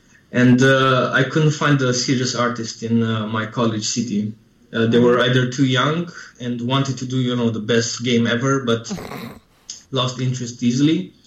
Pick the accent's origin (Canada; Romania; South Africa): Romania; growing up in Romania, both of us